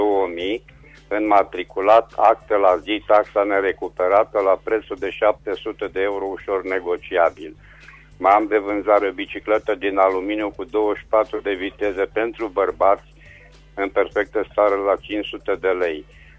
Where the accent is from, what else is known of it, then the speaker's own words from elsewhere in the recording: Reșița, Caraș-Severin, Romania; din Reșița